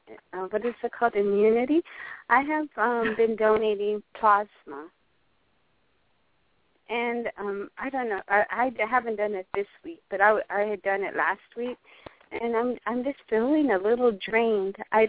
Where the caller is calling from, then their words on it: Arizona, United States; Calling from Arizona.